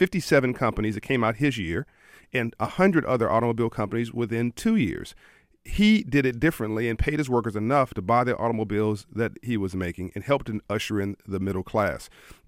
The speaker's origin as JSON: {"language": "English", "town": "Compton", "region": "California", "country": "United States", "tie": "born or raised there", "said": "I grew up in Compton, California, in South Central LA."}